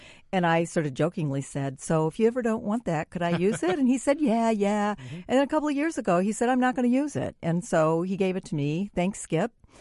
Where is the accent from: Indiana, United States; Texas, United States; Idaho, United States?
Indiana, United States; which is what a lot of kids did in 1964, where I grew up in the Calumet region.